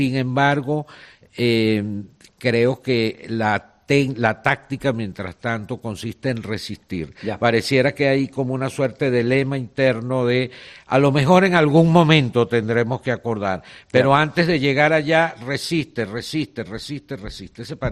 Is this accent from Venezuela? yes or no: yes; Venezuela; puedo decir un poco lo que creo que como venezolanos vemos